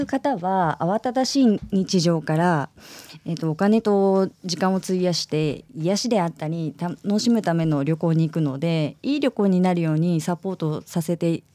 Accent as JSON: {"language": "Japanese", "town": "Naoetsu", "region": "Niigata", "country": "Japan", "said": "まだ13区そこまでちょっとまだ私も直江津出身なのでそんなに詳しくはないん"}